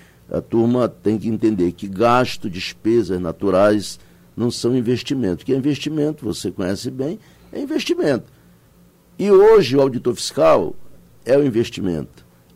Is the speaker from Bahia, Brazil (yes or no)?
no; Manaus, Amazonas, Brazil; esse compete a nós discutirmos enquanto amazonenses, enquanto manauaras